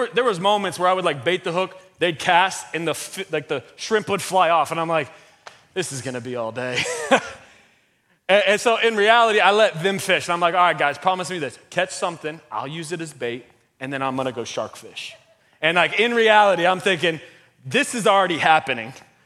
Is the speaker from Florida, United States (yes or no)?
yes; Florida, United States; I'm born and raised in Central Florida. That's the beach I've always gone to.